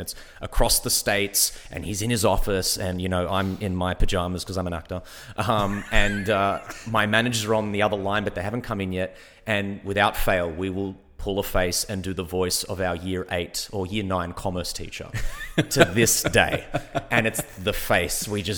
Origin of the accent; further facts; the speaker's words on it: Earlwood, New South Wales, Australia; I grew up in Earlwood, which I think is basically Little Greece. Like, it's my grandparents still have a house there. We've moved from Earlwood since